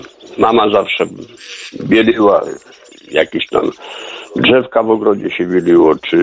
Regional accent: Potok Wielki, Lublin Voivodeship, Poland; ja pochodzę ze wsi, spod Janowa Lubelskiego, Potok Wielki

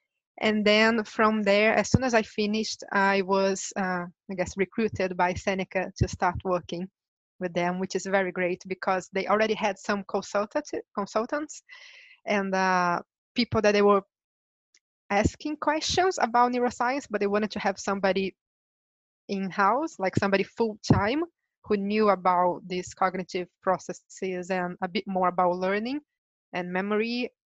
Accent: Brazil; English is a second language; So originally, I'm from Brazil, as you already know that.

